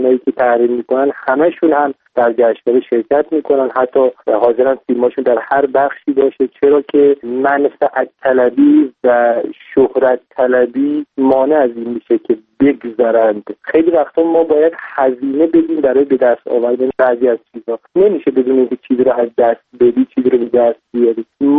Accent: Iran; born there; به عنوان کسی که در همین سرزمین به دنیا اومدم،

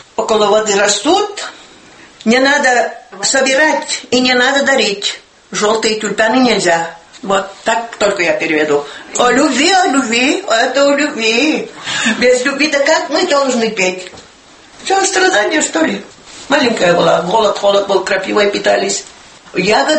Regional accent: Korino, Russia; Работала всю жизнь в Коринской больнице поваром. 50 лет. Родилась в Корино, жила в Корино, замуж вышла в Корино

